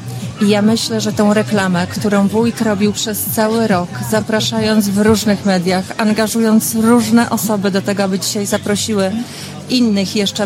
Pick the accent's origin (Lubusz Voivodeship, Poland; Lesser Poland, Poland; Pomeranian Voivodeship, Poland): Pomeranian Voivodeship, Poland; Wszędzie, gdzie jestem i mówię, że jestem z Kaszub, jestem Kaszubką